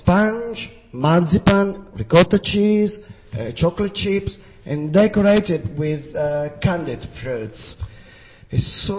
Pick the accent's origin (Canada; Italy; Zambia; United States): Italy; Sicily; also born or lived in England; I miss it a little bit, but I still love to be in Sicily, my hometown, with my family, friends, and so on.